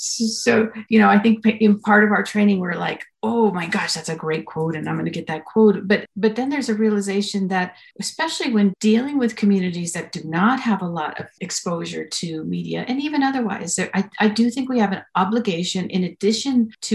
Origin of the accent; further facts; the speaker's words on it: New Mexico, United States; also born or lived in California; As you're speaking, I was thinking about when I moved back to New Mexico from California and I was covering a community in Albuquerque